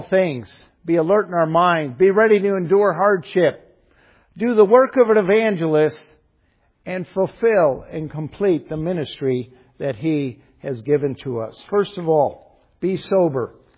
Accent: Chicago, Illinois, United States; He found out I was from Chicago and he kind of adopted me, and I have some German background.

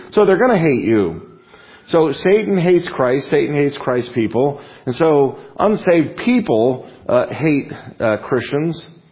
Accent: Las Vegas, Nevada, United States; born there; You know, I was born in Las Vegas.

